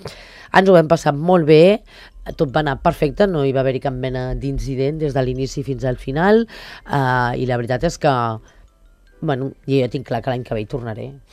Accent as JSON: {"language": "Catalan", "town": "Sant Cugat", "region": "Catalonia", "country": "Spain", "said": "Soc de Sant Cugat"}